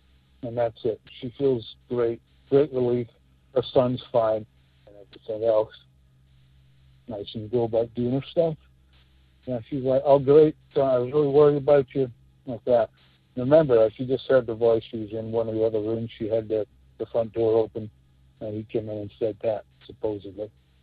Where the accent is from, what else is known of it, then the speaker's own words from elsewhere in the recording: Scotland, United Kingdom; I was raised in Scotland. My mother's side of the family is Scottish. She was born there.